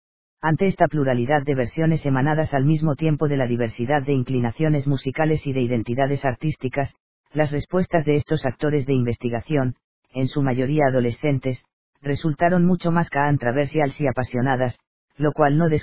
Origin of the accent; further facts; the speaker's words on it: Yopal, Casanare, Colombia; also born or lived in Acacías; Nací en Acacias, criada en Yopal, soy llanera a morir